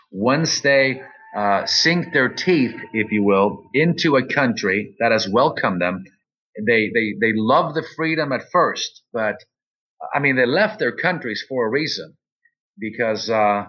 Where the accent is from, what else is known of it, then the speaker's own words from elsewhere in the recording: Malmö, Skåne, Sweden; I was born in Sweden. I was born and raised in Sweden. And I grew up in a ghetto part of the city of Malmo known as Rosengård.